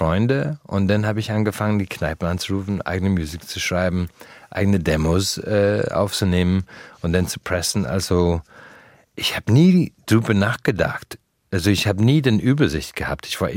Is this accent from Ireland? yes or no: yes; Ireland; German is a second language; moved away as an adult; now in Germany; ich bin in einem Dorf in Irland geboren, aufgewachsen und auf einmal hat alles mich nach Deutschland gezogen.